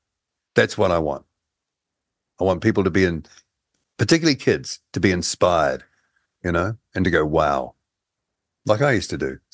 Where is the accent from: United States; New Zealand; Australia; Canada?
New Zealand; Hello, we're from New Zealand.